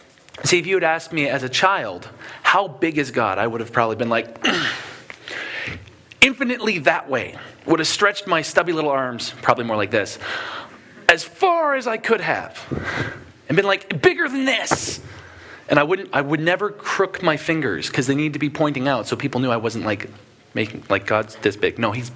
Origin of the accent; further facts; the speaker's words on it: East Coast, United States; And I grew up on the East Coast